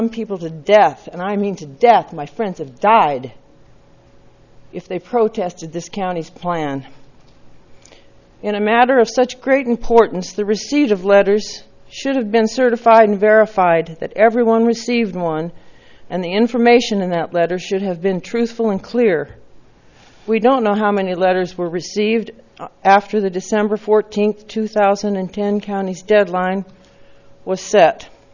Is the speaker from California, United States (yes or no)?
yes; California, United States; I'm here today to use my right as an American citizen, native-born Californian